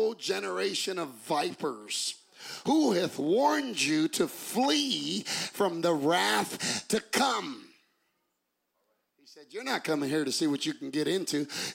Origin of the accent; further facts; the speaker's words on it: Texas, United States; And here I come from Texas. With some southern hospitality